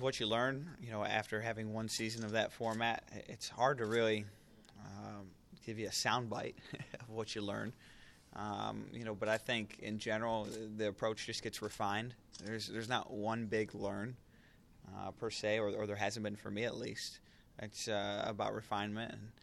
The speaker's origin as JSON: {"language": "English", "town": "Detroit", "region": "Michigan", "country": "United States", "tie": "born or raised there", "said": "Yeah, growing up. Well, I was from Detroit, so, you know, hockey's a pretty big deal in Detroit."}